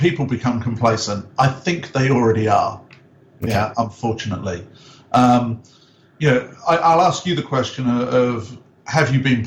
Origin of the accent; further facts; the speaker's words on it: United Kingdom; You know, I'm obviously a Brit